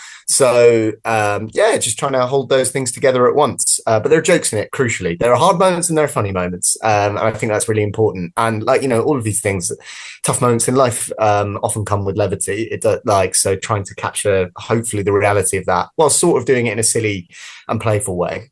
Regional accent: Scotland, United Kingdom; And particularly I don't sound Scottish anymore, but particularly as a Scottish person growing up, it was very like industrious Scots abroad.

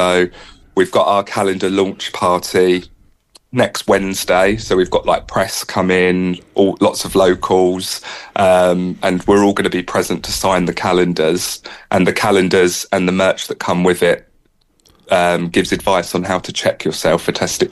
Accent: South East England, United Kingdom; so I'm from Kent

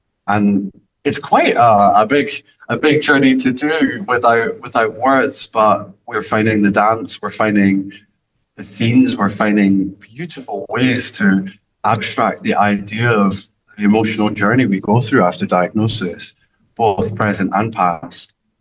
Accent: Edinburgh, Scotland, United Kingdom; And I took it to Edinburgh Fringe, my hometown, and it did wonderfully well.

